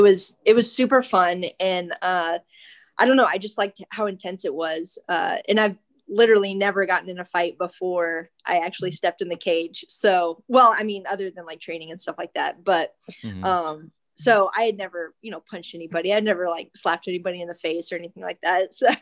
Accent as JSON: {"language": "English", "region": "South Carolina", "country": "United States", "said": "I'm originally from South Carolina."}